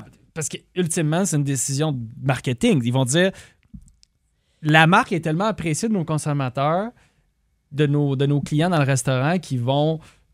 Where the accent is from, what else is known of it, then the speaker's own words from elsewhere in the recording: Gatineau, Quebec, Canada; je viens d'une région frontalière, évidemment, j'ai grandi à Gatineau, mais région frontalière avec Ottawa, tout ça, et Ontario-Québec, je connais pas mal. J'ai grandi dans Ontario-Québec, tout.